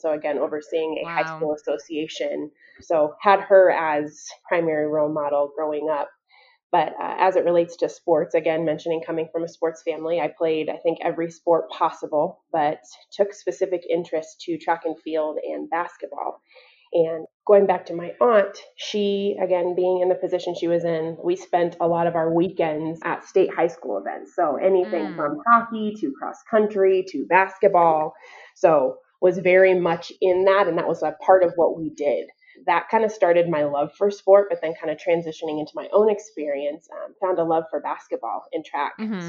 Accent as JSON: {"language": "English", "town": "Aurora", "region": "Colorado", "country": "United States", "tie": "born or raised there", "said": "I'm born and raised in Colorado, in Aurora, come from a biracial family. So my mom is white and my dad is black"}